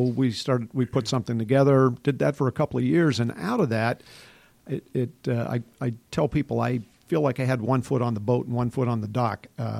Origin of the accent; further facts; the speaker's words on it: North Carolina, United States; born there; I was born in North Carolina. My father was a Marine also.